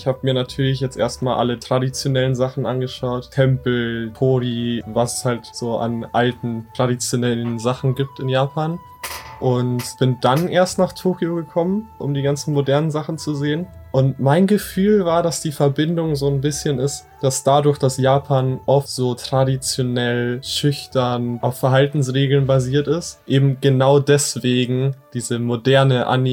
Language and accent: German; Bavaria, Germany; ich komme aus Bayern und ich studiere in Regensburg Politikwissenschaften, Geschichte und Medienwissenschaften